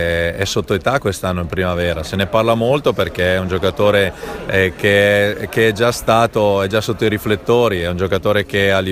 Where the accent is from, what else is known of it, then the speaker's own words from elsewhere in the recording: Bergamo, Lombardy, Italy; Io poi tra l'altro sono pure bergamasco